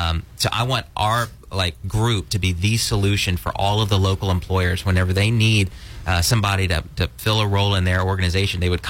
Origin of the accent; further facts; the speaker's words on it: Pineville, Louisiana, United States; especially I'm from Pineville, so a lot of stuff coming on the Pineville side of the river